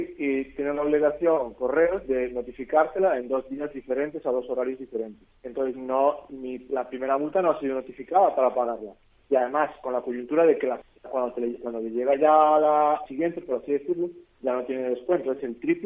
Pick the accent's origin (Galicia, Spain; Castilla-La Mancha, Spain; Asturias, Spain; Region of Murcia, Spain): Galicia, Spain; now in Mallorca, Spain; Yo soy un gallego aquí afincado en Mallorca.